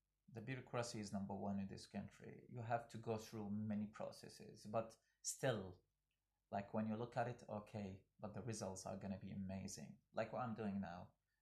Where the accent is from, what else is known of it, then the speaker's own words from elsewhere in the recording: Iraq; English is a second language; I come from Iraq, where is not trust there, not trustworthy life.